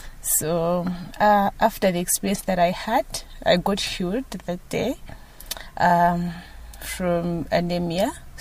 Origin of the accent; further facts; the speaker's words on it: Blantyre, Southern Region, Malawi; now in Lilongwe, Malawi; I am currently staying in Lilongwe, Area 25, but I'm from Blantyre.